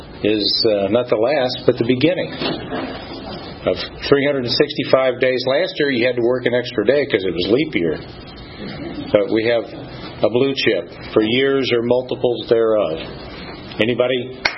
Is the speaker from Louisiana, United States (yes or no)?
no; St. Louis, Missouri, United States; Now, I come from St. Louis, Missouri, home of Budweiser, which is something very delicious for me.